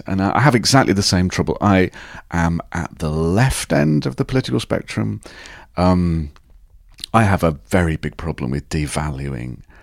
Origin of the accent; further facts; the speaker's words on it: Birmingham, West Midlands, United Kingdom; I grew up in Birmingham, right in the middle of Birmingham, and not very far away is Wenlock Wren's Nest